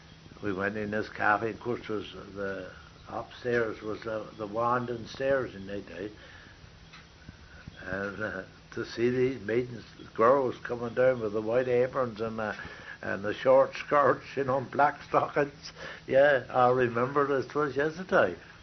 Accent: Stoke Gabriel, South West England, United Kingdom; born there; we was country. I was born in Stoke Gabriel, you see. Proper country chap

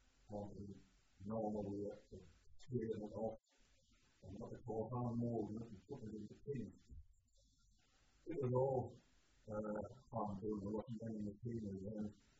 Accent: London, United Kingdom; born there; same place that I was born in London

